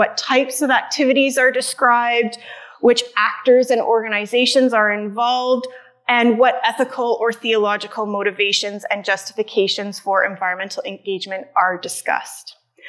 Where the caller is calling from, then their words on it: Canada; I come to you from the Aspen Parkland in Treaty 6 territory.